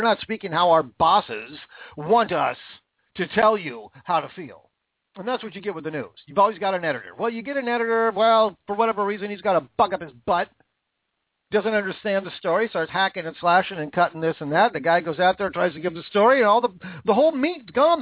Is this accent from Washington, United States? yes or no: yes; Washington, United States; that mudslide in my home state of Washington yesterday